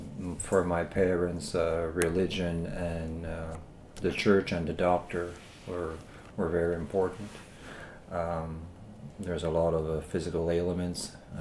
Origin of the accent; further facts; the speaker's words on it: Beaumont, New Brunswick, Canada; Well, I was raised in the Mimram-Cook area, more specifically in Beaumont, New Brunswick, and that's in the woods.